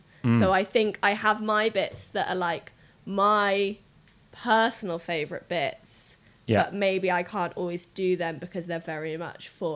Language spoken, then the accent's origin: English; England, United Kingdom; Just because I'm English.